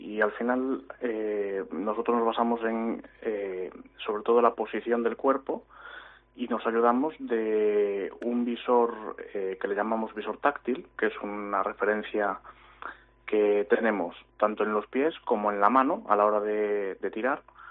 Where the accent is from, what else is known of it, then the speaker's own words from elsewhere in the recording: Narón, Galicia, Spain; yo soy de Narón, vivo en Narón